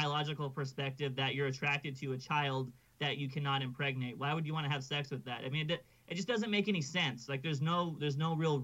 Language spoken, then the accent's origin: English; California, United States; I grew up pretty liberal in California.